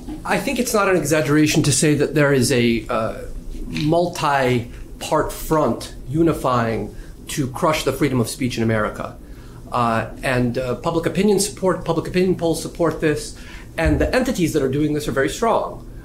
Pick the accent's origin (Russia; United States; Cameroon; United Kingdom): Russia; English is a second language; So I'm from Russia. I was born there.